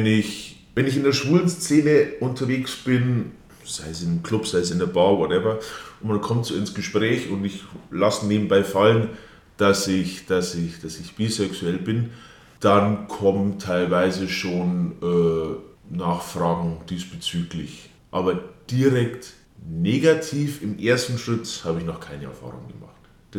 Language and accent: German; Bavaria, Germany; Ich bin Ende 20, komme aus der Dachauer Gegend, bin eigentlich ländlich aufgewachsen